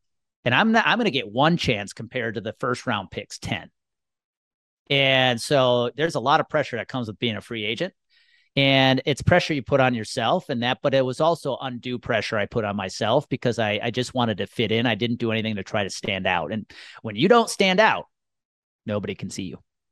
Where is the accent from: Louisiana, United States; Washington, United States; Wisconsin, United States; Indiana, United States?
Wisconsin, United States; Milwaukee; I grew up 30 miles outside of Milwaukee.